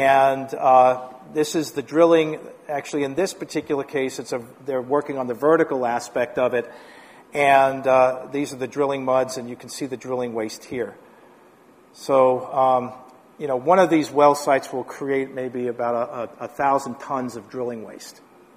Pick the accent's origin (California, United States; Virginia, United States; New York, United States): New York, United States; Because I grew up in New York, and we used to drive down to Washington, D.C., and we drive through New Jersey